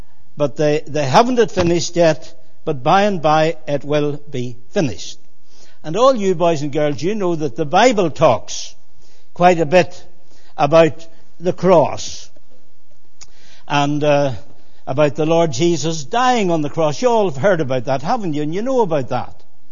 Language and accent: English; Larne, Northern Ireland, United Kingdom; Well, I come from Larne, and I could say lots of things about Larne this morning, but the one thing that I want to say is this, that we in Larne are a very religious people.